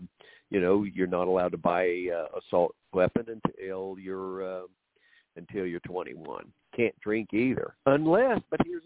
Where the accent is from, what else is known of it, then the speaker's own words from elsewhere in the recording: Oklahoma, United States; I'm from Oklahoma. You know, I grew up when, you know, everybody had gun racks in the back of their pickup, and they drove to school with hunting rifles there.